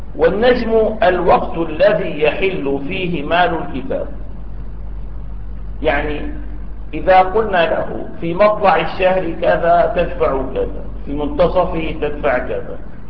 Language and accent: Arabic; Damascus, Damascus Governorate, Syria; ونظرنا إلى طلوع القمر في بلدنا دمشق مثلا